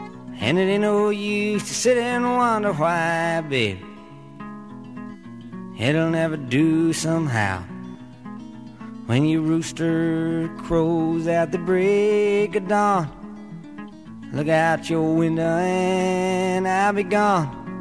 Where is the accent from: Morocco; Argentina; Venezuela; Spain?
Spain; Valencian Community; also born or lived in Guanajuato, Mexico; Nací en Guanajuato. ¿Es eso? Y estuve 2 años allí. No, yo aprendí a hablar ya en español. Yo hablo valenciano. Bueno, valenciano no hablo, porque voy a decir, no hablo nada de valenciano. Mis padres no me enseñaron valenciano